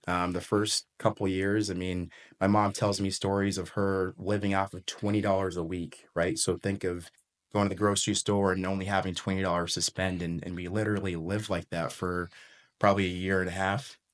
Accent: Zimbabwe; So I grew up speaking in English. The secondary language is Shona.

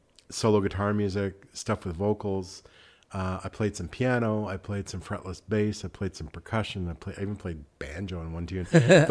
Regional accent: Montreal, Quebec, Canada; now in Prince Edward Island, Canada; Yeah, born and raised in Montreal.

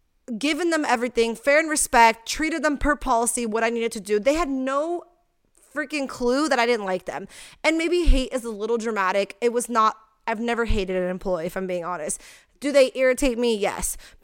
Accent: United States; I'm an American citizen. I'm from America. I was raised in the United States.

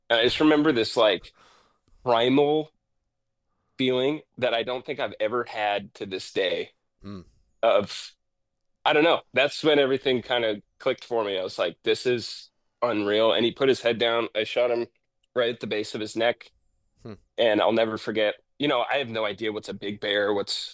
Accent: Bonners Ferry, Idaho, United States; born and raised in Bonners Ferry, Idaho

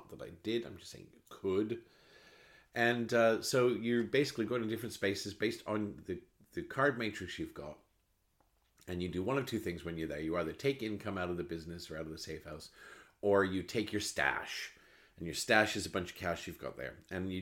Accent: Canada; I'm still Canadian by blood, but my blood has warmed.

